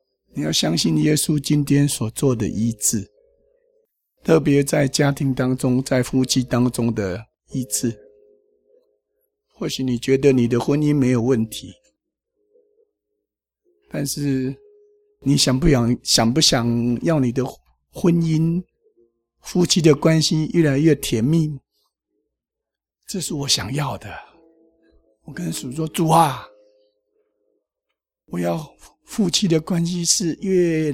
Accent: Taiwan; 我们台湾话叫好喝酒丁暗对

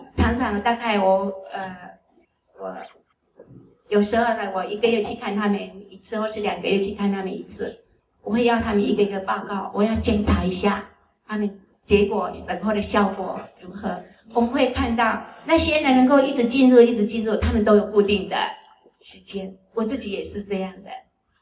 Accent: China; 我们中国人说放空就是说你心不在耶稣的身上

